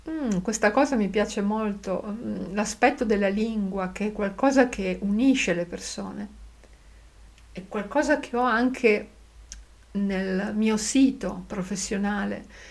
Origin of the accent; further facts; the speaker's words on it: Cologne, North Rhine-Westphalia, Germany; Io provengo da Colonia, in Germania, una città con milioni di abitanti, e ovviamente non ci sono mucche e trattori nel mio quartiere.